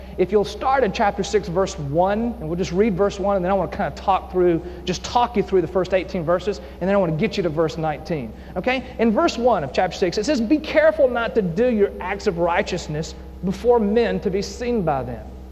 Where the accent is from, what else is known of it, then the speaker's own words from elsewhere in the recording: Tennessee, United States; now in Tampa, United States; I mean, I'm a Tennessean, right? I grew up in Tennessee